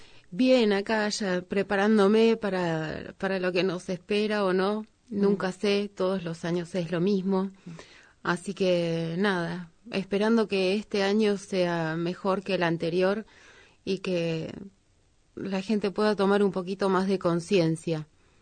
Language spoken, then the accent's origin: Spanish; Bariloche, Río Negro, Argentina; Yo me crié en Bariloche esperando la fiesta de la nieve, el cumpleaños de Bariloche